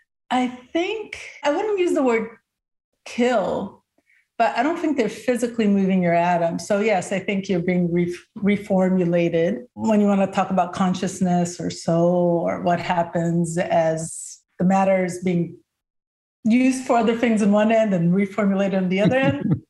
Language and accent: English; Brazil; English is a second language; now in United States; I came to the US from Brazil and didn't know any English.